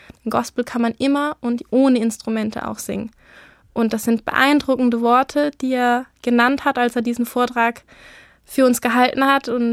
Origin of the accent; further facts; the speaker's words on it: Metzingen, Baden-Württemberg, Germany; ich komme aus der Metzinger Gegend